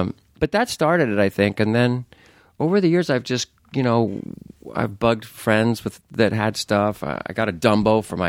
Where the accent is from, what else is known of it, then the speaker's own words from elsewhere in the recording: Anaheim, California, United States; I grew up right near Disneyland in Anaheim. I grew up in Orange County, excuse me.